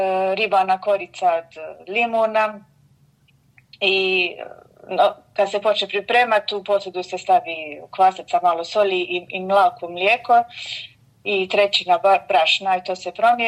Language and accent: Croatian; Gruda, Dubrovnik-Neretva County, Croatia; Ja sam iz Konavala s Grude.